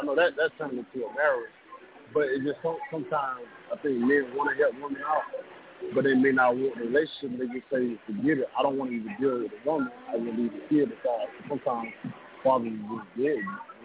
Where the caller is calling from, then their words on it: Tampa, Florida, United States; I'm broadcasting live from Tampa, Florida.